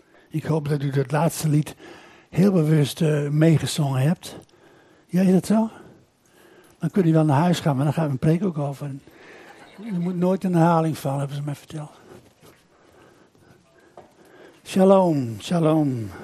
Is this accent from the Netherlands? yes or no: yes; Friesland, Netherlands; Ik ben een Fries en heb je water nodig. We hebben veel water in Friesland.